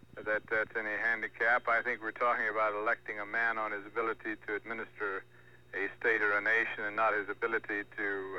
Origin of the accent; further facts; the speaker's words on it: the South, United States; I'm tired of being identified as that, and just because I'm a Southerner. We Southerners are a little upset with this continued segregation.